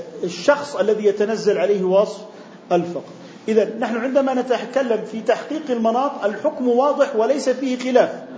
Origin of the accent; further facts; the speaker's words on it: Jordan; حالة البكالوريوس الدرجة الجامعية الأولى عندنا في الأردن اعتبرت من النفقات الواجبة